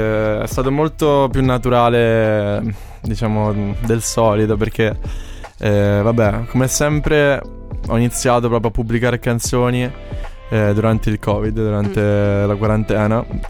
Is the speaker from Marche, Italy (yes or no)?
yes; Civitanova Marche, Marche, Italy; io vengo da Civitanova Marche, non vengo da Milano, da Torino, cioè un paesino